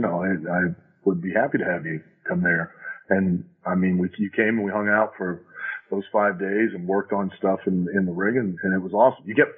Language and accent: English; Lima, Ohio, United States; Yeah, I grew up in Lima